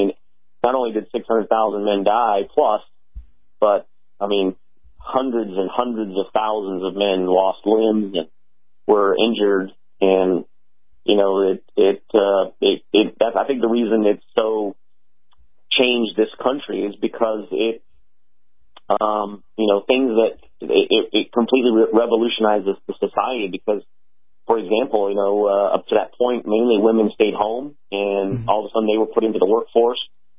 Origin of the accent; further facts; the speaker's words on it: Brazil; English is a second language; now in United States; I'm from originally from Brazil. I got the back of the line and became a U.S. citizen